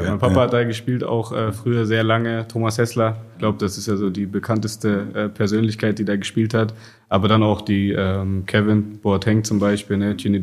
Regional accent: Berlin, Germany; In Berlin, Reinickendorf, Tegel, ja, Nähe Flughafen, ganz behütet, viel Grün drumherum, auch wenn man das immer von Berlin gar nicht so erwartet, aber mir ging es wirklich sehr gut in der Kindheit.

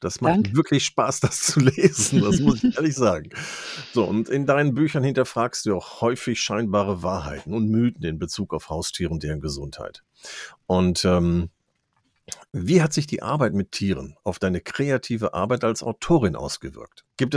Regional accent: Lower Saxony, Germany; Ich bin aus Ostfriesland, wir haben das hier in Ostfriesland ja auch. Ja, die Küste ist ja auch bei uns hier und wir haben ja so viel schönes, plattes Land

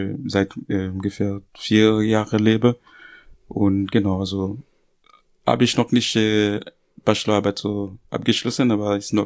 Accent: Port-au-Prince, Ouest, Haiti; German is a second language; fliehen sie zuerst in dem Land, also in großen Städten, zum Beispiel Port-au-Prince, wo ich herkomme.

